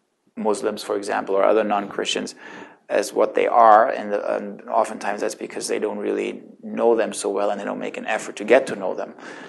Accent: Germany; And I come from Germany, and in Germany, immigration is very different from America.

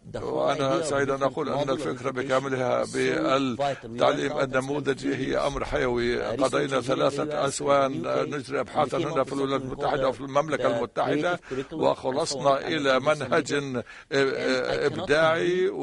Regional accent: Tunisia; عندنا في تونس في بالطبع إن قمت بثورة فعليك أن تبني مجتمعا جديدا

